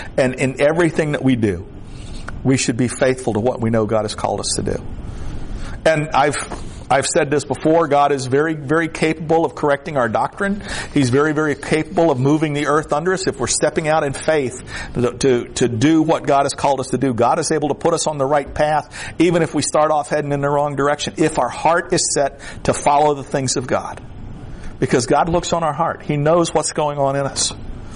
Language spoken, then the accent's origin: English; the South, United States; Remember, I'm from the South, okay?